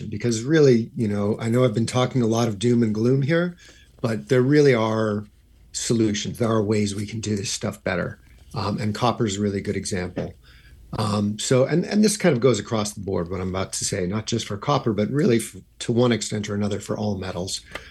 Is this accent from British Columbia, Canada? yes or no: yes; Vancouver, British Columbia, Canada; A few years ago, we moved back to my hometown, Vancouver, Canada.